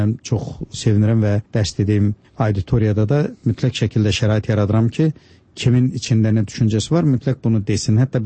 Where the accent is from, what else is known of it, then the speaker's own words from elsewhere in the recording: Babayl, Zangilan District, Azerbaijan; born there; mən o kənddə, bizim Zəngilanda doğulmuşam, bizim kəndimiz Babayl deyilən kənddir.